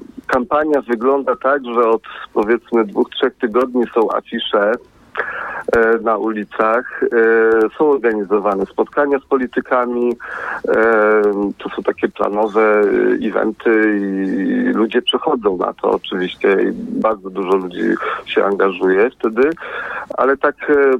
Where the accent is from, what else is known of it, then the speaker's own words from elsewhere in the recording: Stary Sącz, Lesser Poland, Poland; moved away as an adult; also born or lived in Katowice; now in Sweden; ja pochodzę ze Starego Sącza i moją młodość tam miałem. Później uczyłem się w Krakowie przez kilka lat, a studiowałem w Katowicach i moje życie zawodowe zacząłem w Katowicach, na Śląsku